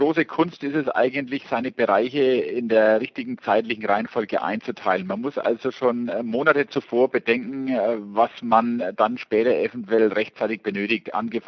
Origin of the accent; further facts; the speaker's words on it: Fürth, Bavaria, Germany; Ich komme aus Fürth